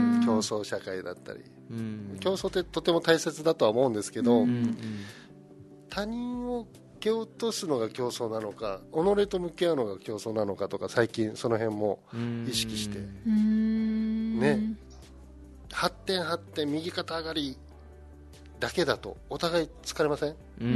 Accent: Nago, Okinawa, Japan; 名護で生まれて本部のおじいちゃんの畑でつないながらとか行って、あの海で泳いでっていう

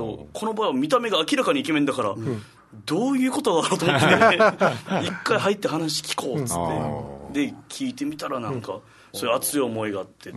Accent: Shuri, Okinawa, Japan; で、僕の出身は首里崎山なんですよ。

